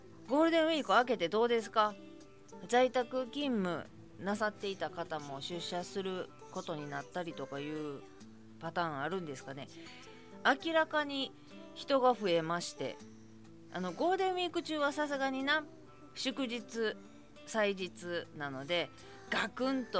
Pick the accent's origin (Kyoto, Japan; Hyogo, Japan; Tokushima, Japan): Hyogo, Japan; Kobe; 東京横浜あたりとか私の実家のある神戸とか隣の大阪とか